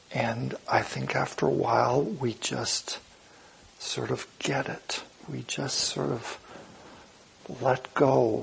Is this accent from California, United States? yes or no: yes; San Luis Obispo, California, United States; When I think of, you know, my little family in San Luis Obispo, growing up on Sycamore Drive